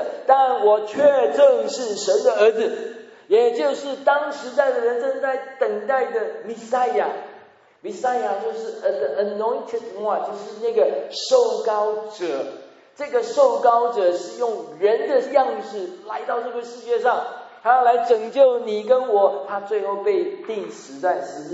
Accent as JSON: {"language": "Chinese", "country": "China", "said": "我们中国人当然比较忌讳谈论死亡的事情哈"}